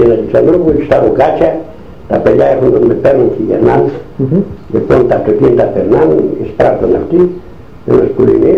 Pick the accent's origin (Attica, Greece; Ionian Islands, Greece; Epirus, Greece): Epirus, Greece; Εμείς είμαστε από την Τράτσα, δηλαδή Ήπειρος, αλλά Έλληνες.